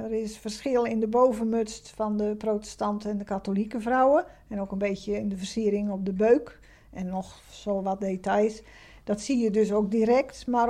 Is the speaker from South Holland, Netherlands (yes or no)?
yes; Krimpen aan den IJssel, South Holland, Netherlands; born there; moved away as an adult; now in Middelburg, Netherlands; Ik ben zelf niet geboren in Zeeland, maar in Krimp aan IJssel bij Rotterdam in de buurt. Ik ben op mijn 25e in Middelburg komen wonen voor mijn werk.